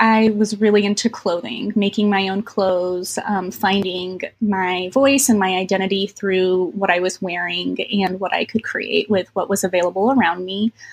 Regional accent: Carrboro, North Carolina, United States; also born or lived in Tokyo, Japan; I grew up in Carrboro, North Carolina. It's a very, very small little town, about like 4 square miles, but it's right next to a larger town called Chapel Hill. And originally I was born in Tokyo.

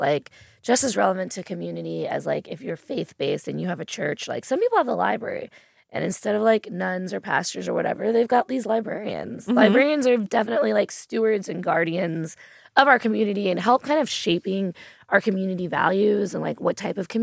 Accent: Fern Creek, Kentucky, United States; and I grew up in Fern Creek. And at the time, there was a big parking lot behind our house.

